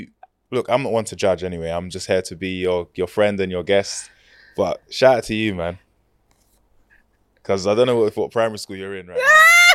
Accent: Sierra Leone; I'm from Sierra Leone. I've never hidden the fact that I'm from Sierra Leone. I also embrace Jamaican culture.

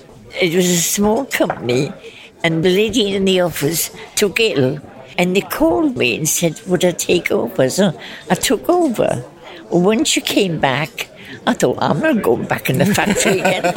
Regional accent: Newcastle upon Tyne, North East England, United Kingdom; I come from Newcastle-on-Tyne.

